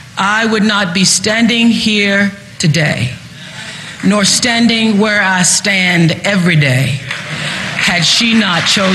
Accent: Southern United States, United States; I grew up in the South, and Rosa Parks was a hero to me long before I recognized and understood the power and impact that her life embodied.

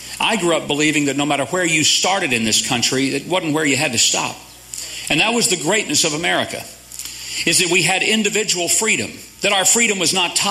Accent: Hope, Arkansas, United States; the way I grew up in South Arkansas, where there were no Republicans native to Hempstead County. I came from the little town of Hope.

